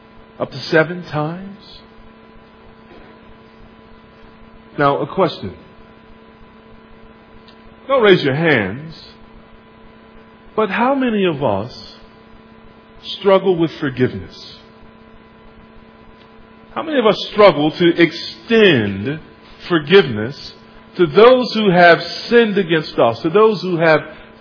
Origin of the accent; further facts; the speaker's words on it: United States; so I expected the difficulty around what bacon really was as an American.